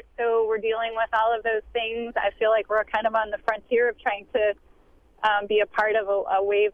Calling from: Cascade, Wisconsin, United States; also born or lived in Pacific Northwest; My family, my husband and two kids, and I moved back to Wisconsin from the Pacific Northwest with an interest in opening up a farm-to-table kind of cooking school.

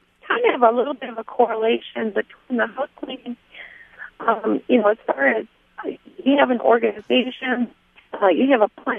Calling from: Harshaw, Wisconsin, United States; Harshaw, Wisconsin.

